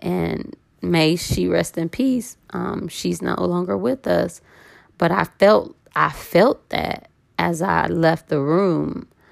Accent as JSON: {"language": "English", "town": "Cleveland", "region": "Ohio", "country": "United States", "said": "Like I said, growing up, I'm from Cleveland. I told y'all that."}